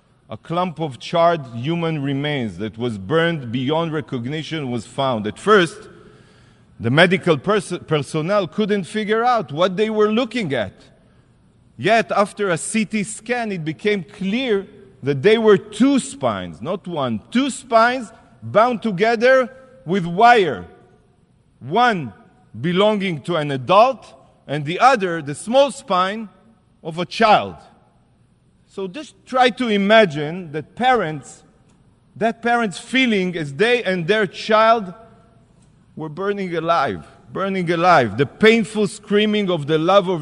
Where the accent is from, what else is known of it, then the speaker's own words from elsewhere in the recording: Ashkelon, Southern District, Israel; Barzilai Hospital in my hometown city, Ashkelon, in Israel, suffered direct hits from Hamas rockets.